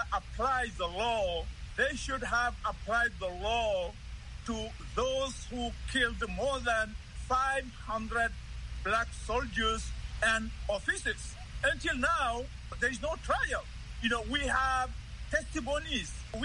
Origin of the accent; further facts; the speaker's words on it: Kaedi, Gorgol, Mauritania; killings of innocent people, particularly in Kayedi, my hometown.